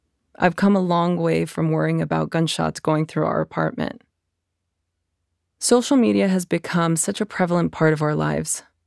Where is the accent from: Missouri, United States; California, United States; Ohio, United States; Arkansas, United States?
California, United States; Los Angeles; I learned all about living in fear while growing up in East Los Angeles. It was not your typical palm tree-lined Southern California dreaming scenery.